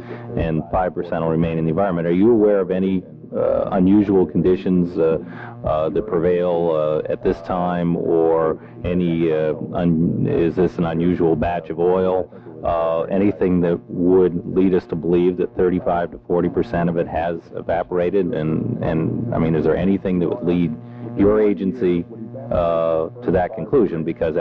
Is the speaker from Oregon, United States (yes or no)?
yes; Oregon, United States; Anyway, I'm from Oregon. I'm used to rain, but this is February for us.